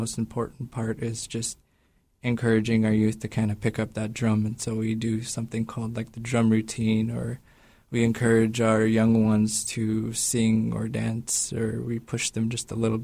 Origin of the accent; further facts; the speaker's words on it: Angoon, Alaska, United States; It's just something that I grew up doing in Angoon ever since my grandma kind of brought me into the culture.